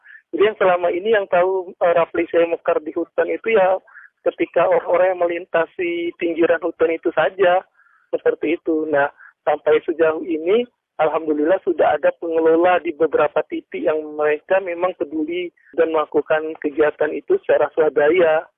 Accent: Bengkulu, Indonesia; Dan saya juga sebagai anak Bengkulu termasuk orang baru yang melihat rafflesia itu baru di tahun 2010 pertama kali

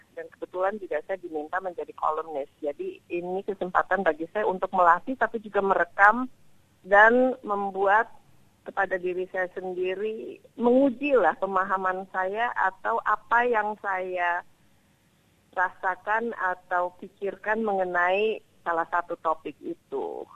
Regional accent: London, United Kingdom; Saya kan dibesarkan di London, sekolah di London dan sampai ke universitas saya juga di London.

